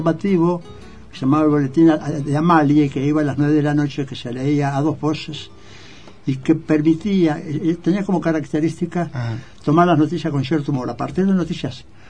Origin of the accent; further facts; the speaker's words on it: Montevideo, Uruguay; No, yo soy absolutamente montevideano.